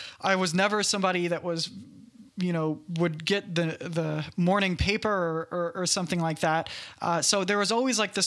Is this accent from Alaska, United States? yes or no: no; Kentucky, United States; I grew up in Kentucky. Wasn't a lot of traveling happening. I actually didn't get my passport until like 2 years ago.